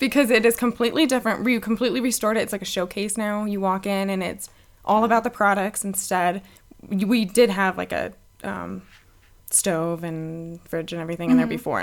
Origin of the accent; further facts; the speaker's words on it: Littleton, United States; which is funny because I'm from Littleton. Mm-hmm. I grew up there my whole life